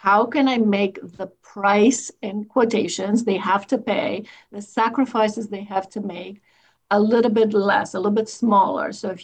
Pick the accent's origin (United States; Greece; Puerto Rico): Greece; But I'm a little special. I grew up in Greece. So I'm always going back to my roots